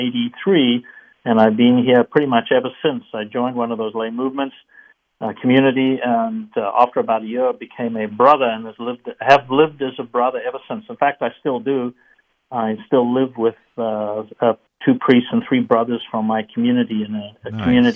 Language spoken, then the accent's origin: English; South Africa; moved away as an adult; I was born and raised in South Africa, the country in the bottom end of Africa, Nelson Mandela and so on. So born and raised in South Africa and completed my college education there.